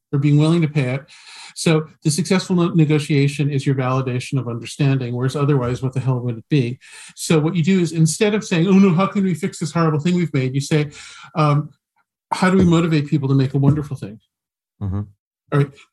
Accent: United States; Well, as an American, I always look at, like, what is this royal family?

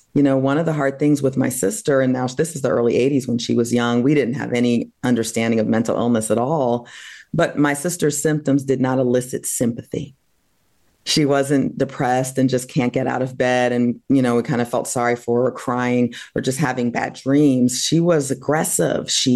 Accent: New Jersey, United States; I was at Amherst College in Massachusetts. I grew up in New Jersey.

